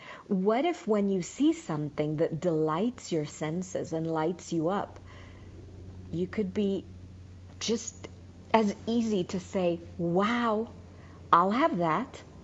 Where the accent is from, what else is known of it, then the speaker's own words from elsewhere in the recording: Israel; And I grew up in Israel. You always had to protect yourself over there.